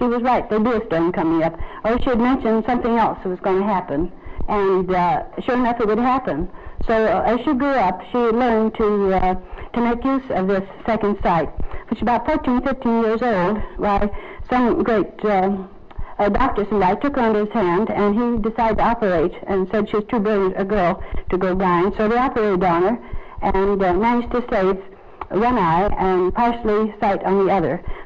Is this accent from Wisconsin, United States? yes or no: no; Seattle, Washington, United States; now in Fairbanks, United States; that's where I landed in Fairbanks in 1908. Was by a rowboat, and I come from Seattle 32 days every inch by water.